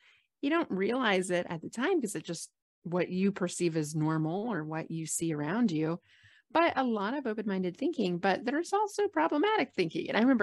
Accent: Columbus, Ohio, United States; But I grew up in Columbus, Ohio

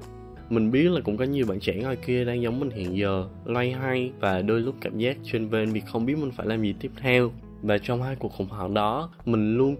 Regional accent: Phú Yên, Vietnam; mình sinh năm 2002. Mình sinh ra và lớn lên ở Phú Yên, nên đôi khi các bạn có thể sẽ nghe ra một vài từ địa phương.

